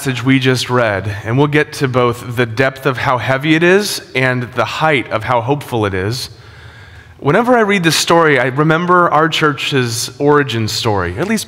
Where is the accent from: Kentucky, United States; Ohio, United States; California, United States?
California, United States; San Diego; I was born and raised in San Diego, and so friends from San Diego would come up and stay in our home.